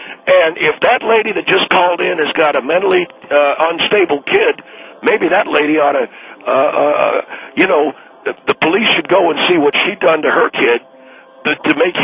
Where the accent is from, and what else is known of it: Texas, United States; now in California, United States